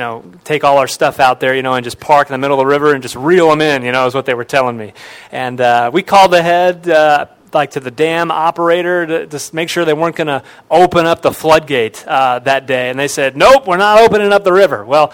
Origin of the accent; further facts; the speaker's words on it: Cleveland, Ohio, United States; I went to Bible college. I was from Cleveland.